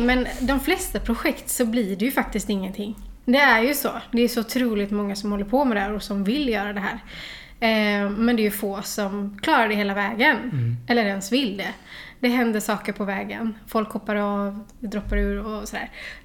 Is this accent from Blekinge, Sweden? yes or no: no; Olofstorp, Västra Götaland County, Sweden; Ja, jag är från Olofstorp. Så det är knappt 20 minuter ut på landet. Där har jag vuxit upp.